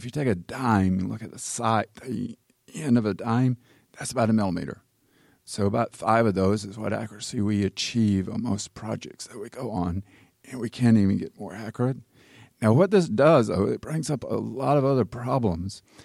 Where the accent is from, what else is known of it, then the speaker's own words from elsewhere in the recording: Nashville, Tennessee, United States; when we were growing up in Nashville, you couldn't throw a baseball, and I had a subdivision going up.